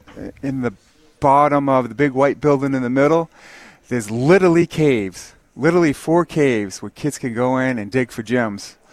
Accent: Maine, United States; I'm from Maine.

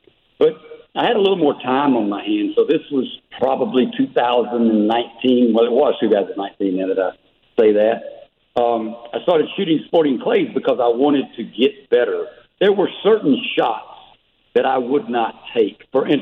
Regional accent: Madison, Mississippi, United States; also born or lived in Jackson; my hometown of Madison, Mississippi, just right north of Jackson, where I was born.

